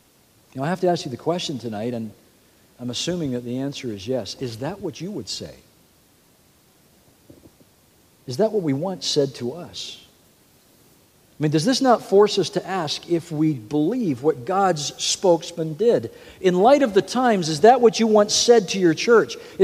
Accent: Scotland, United Kingdom; born there; I was born in Scotland, so my father was a Scotsman

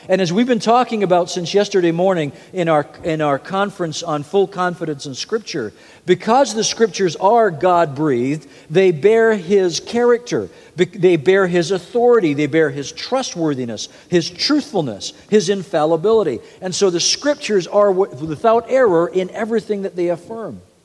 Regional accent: Scotland, United Kingdom; born there; I was born in Scotland, so my father was a Scotsman

